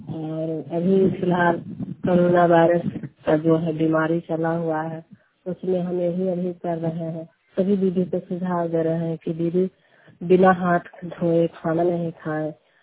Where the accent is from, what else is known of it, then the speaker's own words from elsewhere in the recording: Pachaura, Bihar, India; मैं पचौरा गांव से हूँ